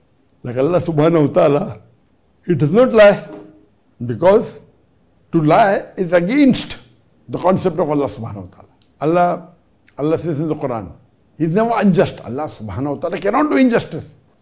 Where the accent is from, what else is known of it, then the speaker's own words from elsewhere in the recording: Bangladesh; English is a second language; I'm a student from Bangladesh.